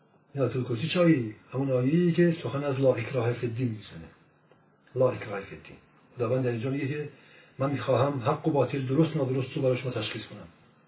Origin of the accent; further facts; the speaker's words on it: Sangsar, Semnan, Iran; 30 سال پیش ما در ولایتمون سنگسر یه مشتهد اعلم و منحصر به فردی داشتیم. اون موقع من شخصا بچه بودم.